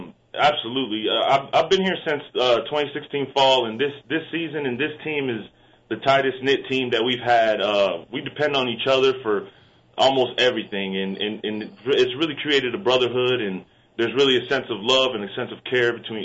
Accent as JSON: {"language": "English", "region": "South Carolina", "country": "United States", "tie": "born or raised there", "said": "It's a big difference, big change from where I grew up in South Carolina."}